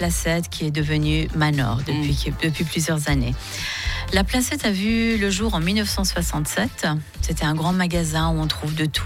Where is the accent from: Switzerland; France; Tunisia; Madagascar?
Switzerland; Geneva; Je suis de Genève, moi, monsieur.